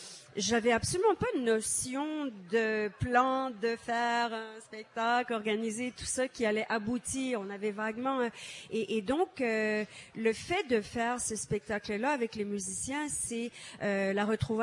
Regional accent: Acadia, Canada; bon d'abord on est des Acadiens, hein.

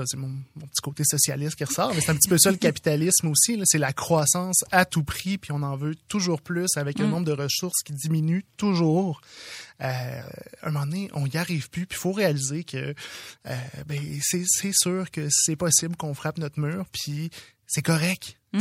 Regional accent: Quebec City, Quebec, Canada; moi je viens de Québec là, j'étais au Cégep Garneau à Québec

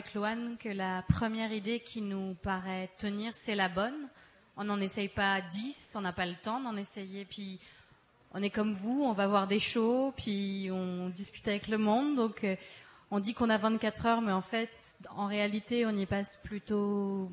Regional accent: Paris, Île-de-France, France; quand je suis rentrée chez moi en France, à Paris

